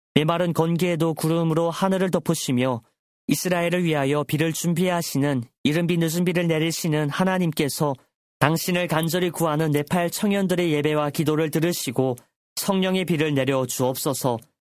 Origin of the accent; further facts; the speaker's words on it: North Korea; 그래서 저는 우리 고향 땅 북조선에서도 그와 같은 일들이 일어날 수 있다고 굳게 믿습니다.